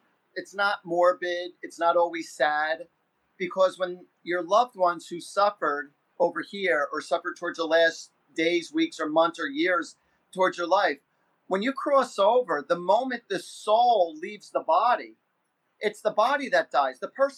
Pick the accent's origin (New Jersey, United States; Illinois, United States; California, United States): New Jersey, United States; as far as growing up in Jersey and a rural neighborhood, and I had like about 20 friends around the neighborhood.